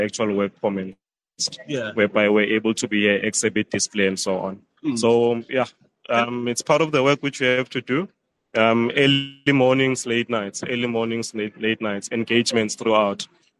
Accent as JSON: {"language": "English", "town": "Thembisile Hani", "region": "Mpumalanga", "country": "South Africa", "said": "We are from Thembisile Hani, local municipality."}